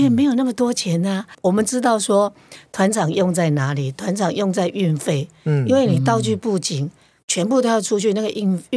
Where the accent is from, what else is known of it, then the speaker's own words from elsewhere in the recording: Taiwan; 心里想一想，不是的，我是台湾的。